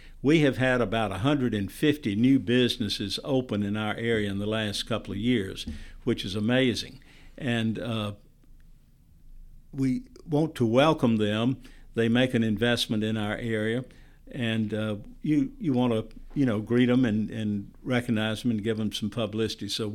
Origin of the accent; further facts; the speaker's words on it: Alabama, United States; accent: Alabama; with my Alabama accent, when I was in Selma, I sounded normal